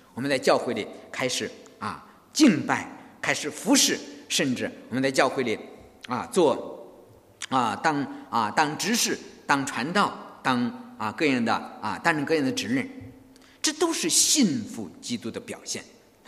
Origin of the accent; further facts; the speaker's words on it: China; 其实我们中国人也有罪，你知道吗？